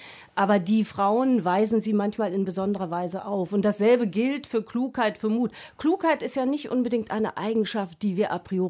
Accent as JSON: {"language": "German", "town": "Hameln", "region": "Lower Saxony", "country": "Germany", "said": "Ich komme aus Hameln"}